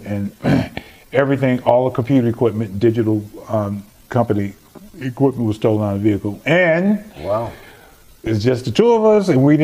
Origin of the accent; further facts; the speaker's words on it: Chicago, Illinois, United States; growing up in Chicago, like the back of my hand.